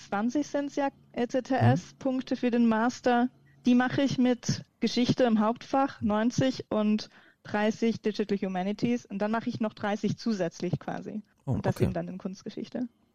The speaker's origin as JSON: {"language": "German", "region": "Bern", "country": "Switzerland", "tie": "born or raised there", "said": "Genau, ich bin in der Nähe von Bern aufgewachsen, habe dann auch da das Studium begonnen"}